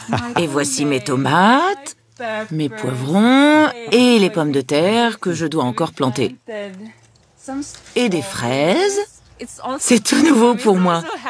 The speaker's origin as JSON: {"language": "French", "town": "Vilnius", "region": "Vilnius County", "country": "Lithuania", "tie": "born or raised there", "second_language": "French", "moved": "yes", "said": "Je suis lituanienne, fraîchement installée ici. Je suis née et j'ai grandi à Vilnius, la capitale."}